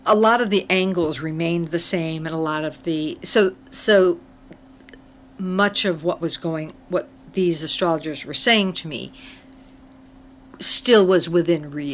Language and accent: English; East Coast, United States; born there; now in Michigan, United States; because I was born on the East Coast and have now live here in Michigan